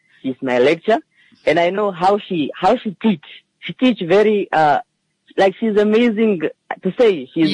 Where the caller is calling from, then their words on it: Windhoek, Khomas, Namibia; From Windhoek.